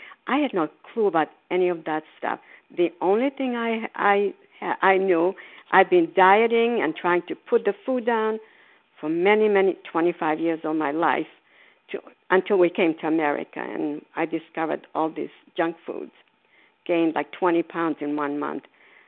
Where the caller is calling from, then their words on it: Florida, United States; I'm calling from Florida.